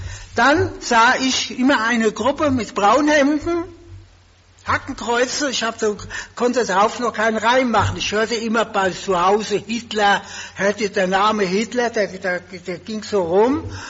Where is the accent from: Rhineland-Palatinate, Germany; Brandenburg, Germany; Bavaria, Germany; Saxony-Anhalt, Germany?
Bavaria, Germany; Aschaffenburg; denn Aschaffenburg ist ja meine Geburtsstadt. Der Steingasse geboren, aber gelebt haben wir die ganze Zeit in der Heinzelstraße, bis wir 1929 mit der ganzen Familie, und da war ich 13 Jahre alt, nach Aschaffenburg gezogen